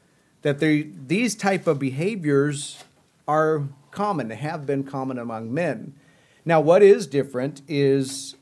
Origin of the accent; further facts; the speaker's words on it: Midwest, United States; I'm from the Midwest